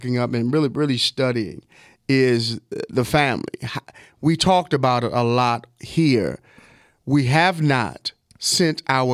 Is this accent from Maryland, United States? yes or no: yes; Baltimore, Maryland, United States; accent: Baltimore; My Baltimore accent came over and said talk.